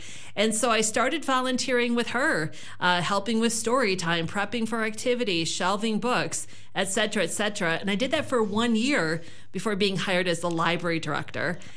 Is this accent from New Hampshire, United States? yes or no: no; Viroqua, Wisconsin, United States; Well, Viroqua is my hometown. I was born and raised here, graduated from Viroqua High School.